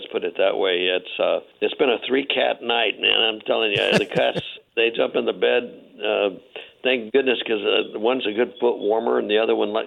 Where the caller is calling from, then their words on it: Franklin, Tennessee, United States; In my basement. I'm actually in Franklin, Tennessee.